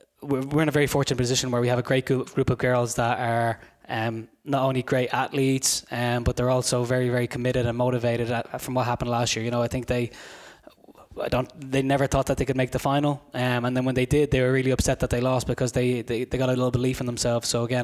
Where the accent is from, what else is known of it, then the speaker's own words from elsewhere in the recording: Ireland; I'm actually from Ireland, not from Scotland.